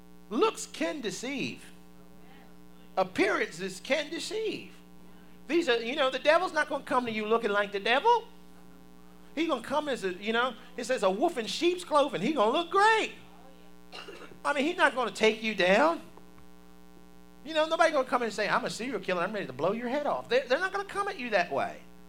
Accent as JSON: {"language": "English", "town": "Baltimore", "region": "Maryland", "country": "United States", "said": "In Baltimore, Maryland, I'm from Baltimore."}